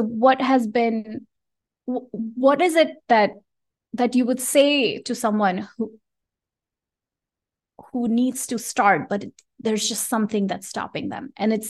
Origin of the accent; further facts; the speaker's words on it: India; and we're originally from India, so we'll spend a chunk of time in India